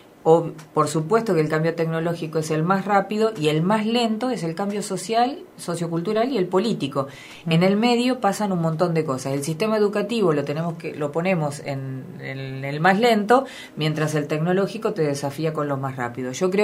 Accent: Argentina; nosotros como argentinos y argentinas

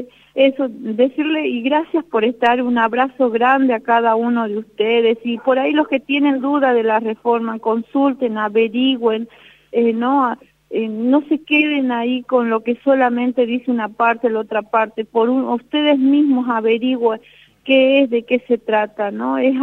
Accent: Jujuy, Argentina; igual pase lo que pase, nosotras las comunidades, el pueblo jujeño, yo creo que cada docente

